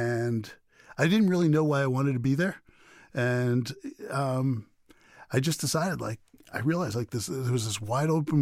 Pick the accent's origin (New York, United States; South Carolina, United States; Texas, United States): New York, United States; New York City; Yeah, I played a lot of basketball. And I grew up in New York City playing basketball.